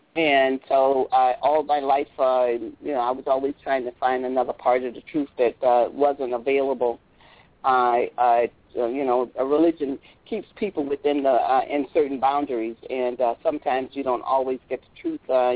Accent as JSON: {"language": "English", "region": "Florida", "country": "United States", "tie": "born or raised there", "said": "and I grew up in Florida, raised by my grandparents."}